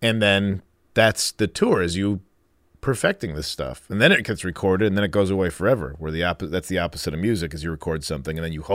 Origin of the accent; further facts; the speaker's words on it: Chicago, Illinois, United States; I am from Chicago suburbs, baby.